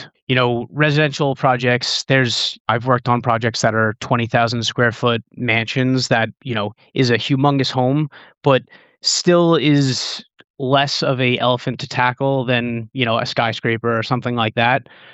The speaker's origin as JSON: {"language": "English", "region": "New York", "country": "United States", "tie": "born or raised there", "said": "And I grew up in Nassau County. It's a lot of your three-bedroom ranches, conventional construction."}